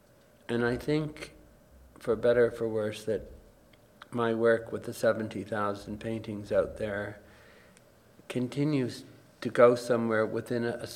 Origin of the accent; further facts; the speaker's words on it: Baie-D'Urfé, Quebec, Canada; I'm suburban from Montreal, Bay d'Urfé.